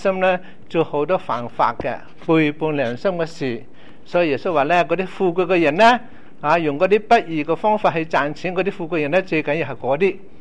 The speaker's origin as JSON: {"language": "Cantonese", "country": "China", "lives_now": "Canada", "said": "中国大陆嘅时候打仗嘅时候咧，啊，我哋中国人咧又嚟咗啊"}